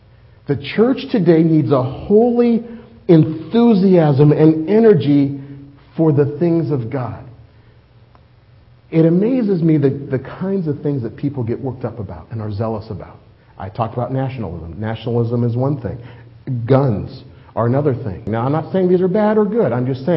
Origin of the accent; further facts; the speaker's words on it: United States; Am I proud to be an American? Absolutely. Is there any other country that I'd rather live in? No way. I love living here.